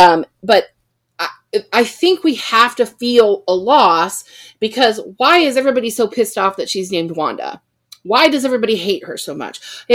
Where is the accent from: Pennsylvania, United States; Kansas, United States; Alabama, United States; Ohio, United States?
Ohio, United States; also born or lived in Florida, United States; I mean, I grew up in Ohio. It's only because I lived in Florida for 5 years.